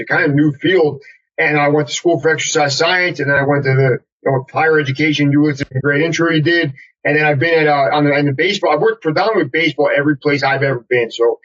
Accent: New Jersey, United States; Yeah, man, I grew up in New Jersey at the Jersey Shore, where unfortunately, where they filmed that MTV TV show, was where I grew up.

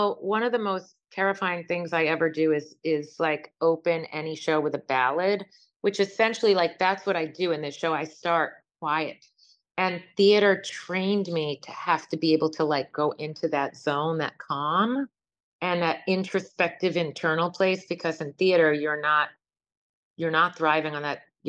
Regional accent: New York, United States; And when I was a kid growing up in New York, it was my very first dream to be a Broadway star.

